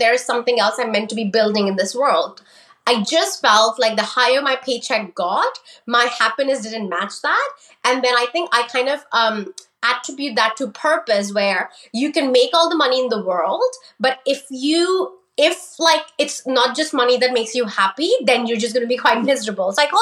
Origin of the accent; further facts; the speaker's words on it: India; I was born and brought up in India.